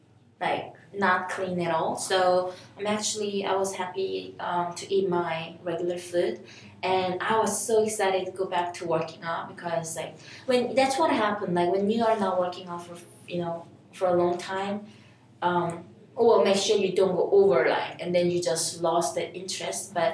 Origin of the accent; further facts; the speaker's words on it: South Korea; I'm from Korea and I'm in Asia